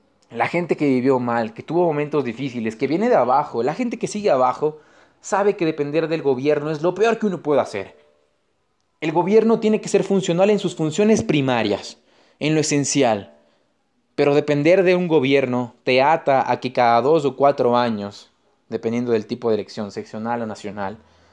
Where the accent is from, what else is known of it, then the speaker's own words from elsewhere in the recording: Ecuador; Y tenemos que seguir haciéndolo todos juntos, como ecuatorianos